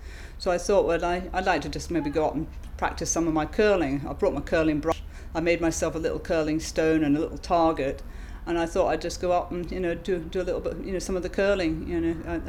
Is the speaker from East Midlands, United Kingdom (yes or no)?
no; Scotland, United Kingdom; I really want to promote the fact I'm Scottish